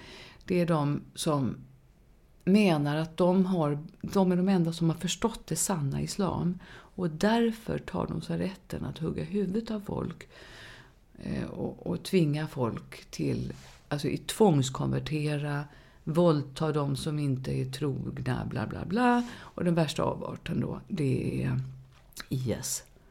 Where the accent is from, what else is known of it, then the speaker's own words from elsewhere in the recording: Sweden; Jag är en svensk muslim.